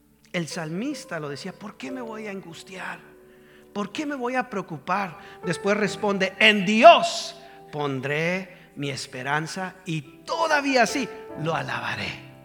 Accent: McAllen, Texas, United States; Yo soy del área de McAllen, Texas. ¿Alguien de McAllen, del Valle, por decirlo así?

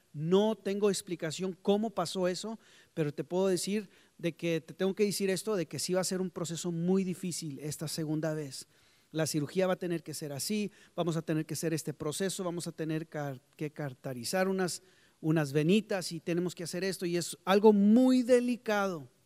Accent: McAllen, Texas, United States; fuimos de donde nosotros somos, de McAllen, Texas, a frontera de México. ¿Cuántos conocen McAllen, Texas, por ahí? Bueno, esa área, yo soy de ahí.

